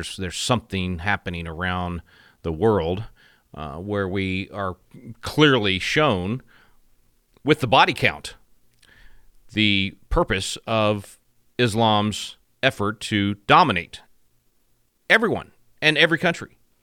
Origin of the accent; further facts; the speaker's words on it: Texas, United States; It's reminiscent of Uvalde in my home state here